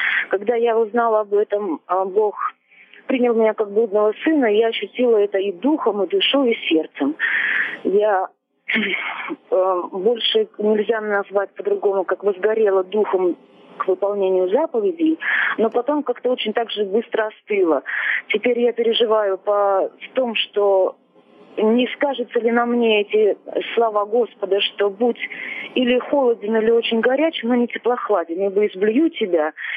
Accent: Nizhny Novgorod Oblast, Russia; я из Нижегородской области.

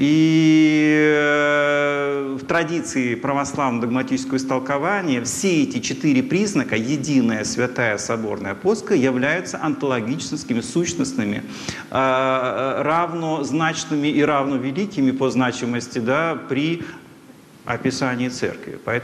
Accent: Russia; born there; выбор православия – это не просто в силу того, что я там родился в России, и там у меня родители православные.

